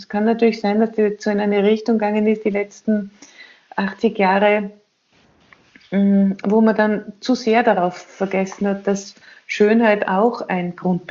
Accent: Austria; so wie man es bei uns in Österreich so stark sieht

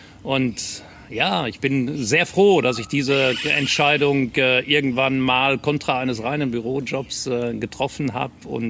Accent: Bochum, North Rhine-Westphalia, Germany; ich bin gebürtiger Bochumer, ja, bin tatsächlich gesehen bis auf 2 Jahre, die ich studienmäßig gesehen mal in der wunderschönen Stadt Regensburg in Bayern verbracht habe, war ich die größten Teile meines Lebens auch tatsächlich hier in Bochum.

